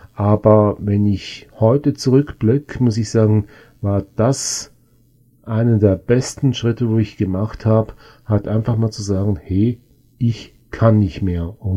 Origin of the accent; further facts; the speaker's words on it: Switzerland; Weil bei uns in der Schweiz ist es halt wirklich so